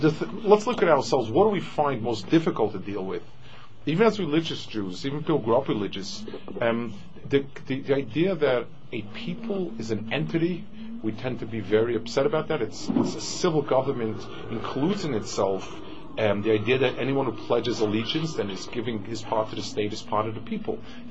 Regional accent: United States; We grew up in the States.

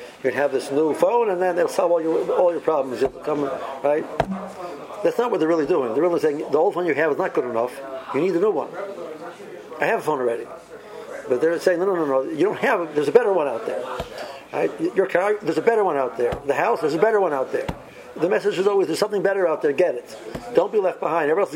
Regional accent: Cleveland, Ohio, United States; You know, I'm from Cleveland

